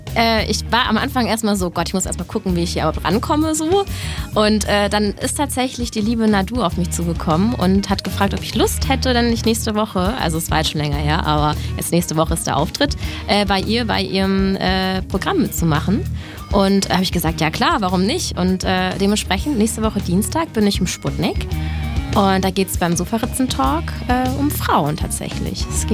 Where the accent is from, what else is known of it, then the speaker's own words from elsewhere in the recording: Germany; now in Paderborn, Germany; weil ich komme ja aus der Nähe von Hamburg und mein Traum war es eigentlich immer nach Hamburg zu ziehen